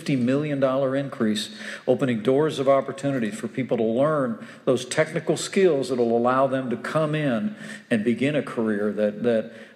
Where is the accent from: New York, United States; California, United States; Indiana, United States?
Indiana, United States; Columbus; I grew up down in Columbus, Indiana, just off of what was the old Bacalar Air Force Base.